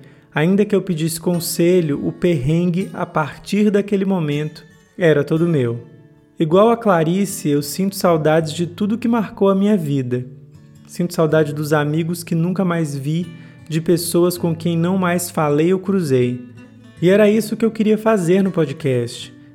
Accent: Rio Branco, Acre, Brazil; moved away as an adult; Eu saí de Rio Branco, capital acreana, onde morei por 18 anos em 2019.

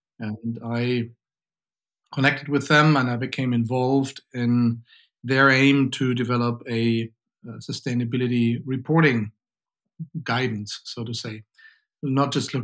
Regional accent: Germany; English is a second language; And I come from Germany, and when you studied economics in Germany during that time

